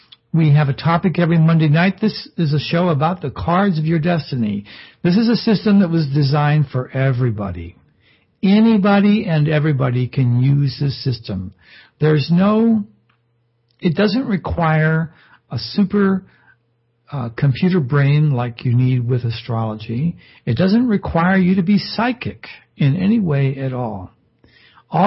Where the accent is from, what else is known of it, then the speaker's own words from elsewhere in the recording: West Virginia, United States; born there; But then I was born in West Virginia, and what can you expect?